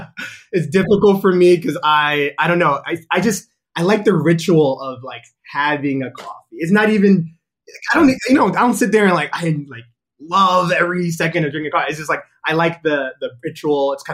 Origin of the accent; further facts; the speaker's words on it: New York City, New York, United States; I'm originally from Harlem, New York. I have to say specifically Harlem because, you know, you got the borough.